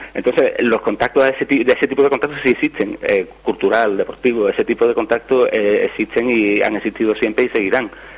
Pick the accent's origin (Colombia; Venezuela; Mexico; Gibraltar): Gibraltar; Nosotros somos británicos. Queremos seguir siendo británicos, tanto nosotros como el Peñón